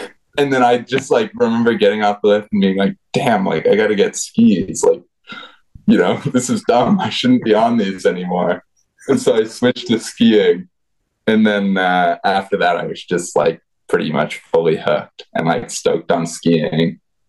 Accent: Vermont, United States; So I'm from Vermont. I grew up like neither of my parents really skied. And I grew up actually snowboarding.

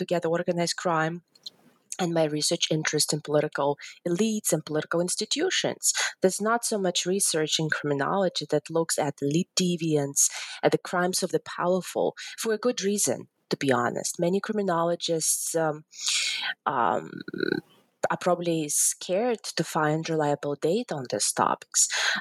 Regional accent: Ukraine; English is a second language; now in United States; I'm currently associate professor with the University of Alabama here in the United States. I originally come from Ukraine, and I grew up in Ukraine in the 1990s.

